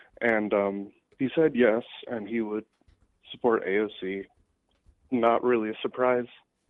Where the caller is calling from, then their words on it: Vancouver, Washington, United States; from Vancouver, Washington.